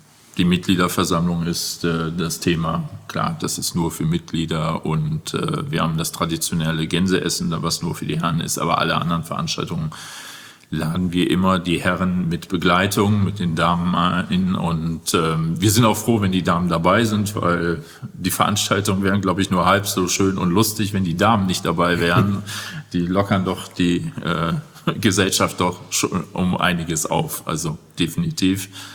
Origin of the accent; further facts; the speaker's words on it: Cologne, North Rhine-Westphalia, Germany; born there; ich komme ja gebürtig aus Köln und bin mit meiner damaligen Freundin, heutigen Frau, hier hingekommen.